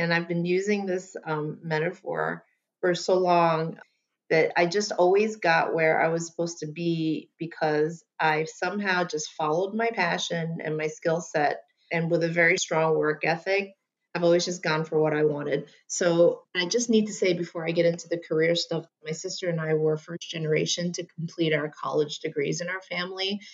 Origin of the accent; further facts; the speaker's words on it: New York City, New York, United States; I'm from New York City. I grew up in Queens and Long Island. So I've been around very intense people. And I believe this is the ground where I learned to communicate.